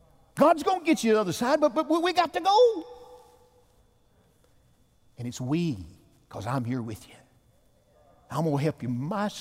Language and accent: English; Alabama, United States; He said, where are you from? You talk funny. I said, I'm from Alabama.